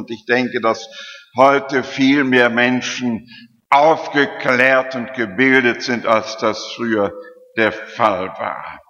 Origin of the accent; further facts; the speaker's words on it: Halverde, Lower Saxony, Germany; moved away as an adult; Vor gut 81 Jahren wurde ich hier in Halberde geboren. Und die ersten 26 Jahre mit einigen Ausnahmen habe ich hier gelebt. Einigen Ausnahmen in Osnabrück, in einem Konvikt.